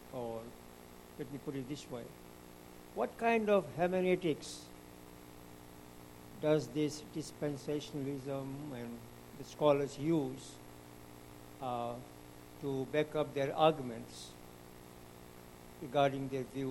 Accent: Fiji; I'm from Fiji

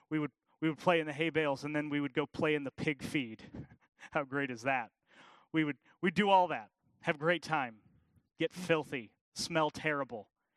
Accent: Colorado, United States; I grew up in Colorado, and if you know Colorado at all, the first half of the state is just flat.

